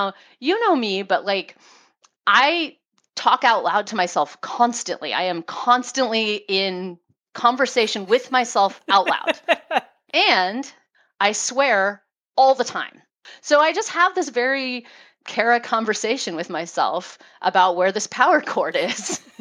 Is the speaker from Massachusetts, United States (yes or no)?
no; Oregon, United States; moving back to Oregon. We're both from Oregon.